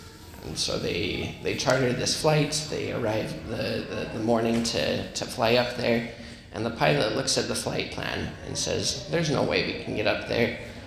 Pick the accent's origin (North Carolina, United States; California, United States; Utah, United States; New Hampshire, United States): Utah, United States; Spanish Fork; I'm from Spanish Fork, Utah. I've been serving for about 4 months now.